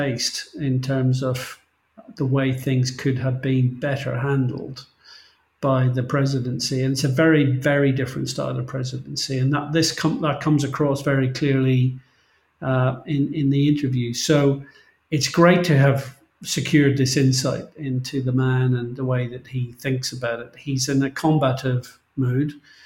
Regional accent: Belfast, Northern Ireland, United Kingdom; being as I'm from Belfast in Northern Ireland

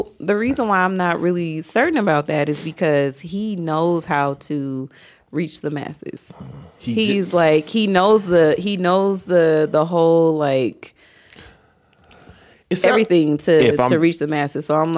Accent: West Coast, United States; However, I'm a stone, like, I'm from the West Coast.

